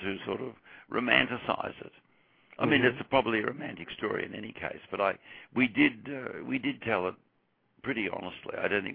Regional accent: Australia; I grew up in Australia and, you know, I always wanted to make films

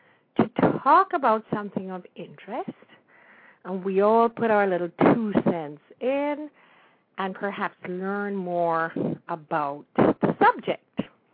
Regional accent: Jamaica; because when I was growing up in Jamaica in the 40s and 50s, there was not a lot of information on certain things

